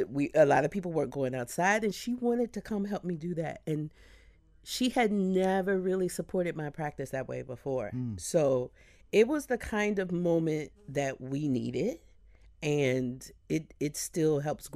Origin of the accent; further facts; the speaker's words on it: St. Louis, Missouri, United States; You know, I'm from St. Louis, so growing up there, I would act out through my mother's nail polish.